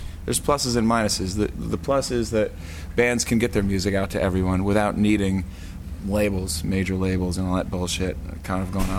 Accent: East Coast, United States; I'd like to add that we are better pool players than Rancid because we're from the East Coast, so just for the record.

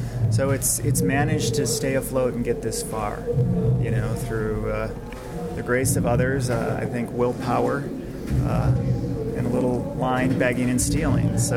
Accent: Wisconsin, United States; I grew up in Wisconsin, which is a very cold place, and then I used to ski professionally on the U.S. ski team.

